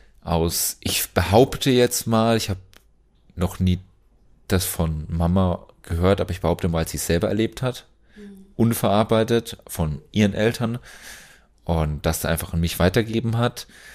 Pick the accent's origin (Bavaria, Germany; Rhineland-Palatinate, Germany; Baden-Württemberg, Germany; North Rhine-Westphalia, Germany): Bavaria, Germany; Ellerbrunn; Es gibt ja nur drei in Ellerbrunn, wo ich aufgewachsen bin.